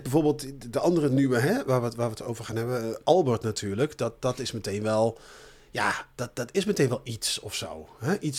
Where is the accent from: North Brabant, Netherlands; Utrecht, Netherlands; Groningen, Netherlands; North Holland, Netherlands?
North Brabant, Netherlands; Ik kom ook uit Brabant.